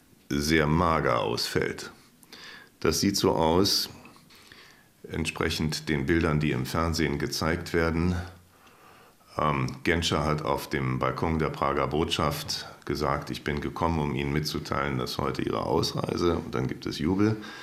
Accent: Berlin, Germany; Ich bin in Berlin an der Grenze aufgewachsen, habe den Mauerbau erlebt.

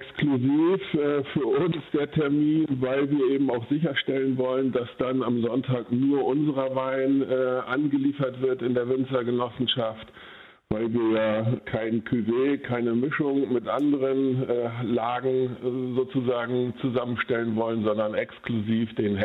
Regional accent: Bonn, North Rhine-Westphalia, Germany; Also ich komme aus Bad Godesberg, aus Bonn

